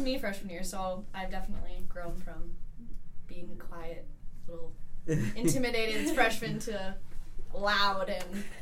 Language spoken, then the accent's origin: English; Edina, Minnesota, United States; I'm from Edina, Minnesota, which is a suburb of Minneapolis.